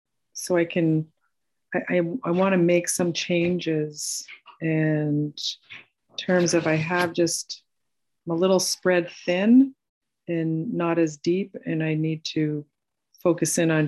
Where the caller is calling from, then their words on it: Newburyport, Massachusetts, United States; I'm calling from Newburyport, Massachusetts today. I'm up at my mom's house.